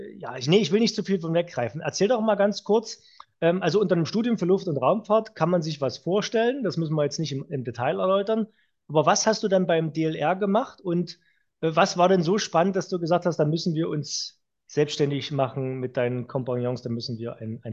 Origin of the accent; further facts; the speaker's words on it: Freiberg, Saxony, Germany; du bist genauso wie ich eigentlich gebürtiger Sachse aus Freiberg.